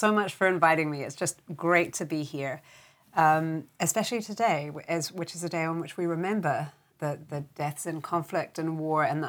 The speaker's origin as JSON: {"language": "English", "country": "New Zealand", "also_born_or_lived": "United Kingdom / United States / France / Netherlands", "said": "I am originally from New Zealand, but I've lived in New Zealand, in the UK, in America, and in France, as well as the Netherlands."}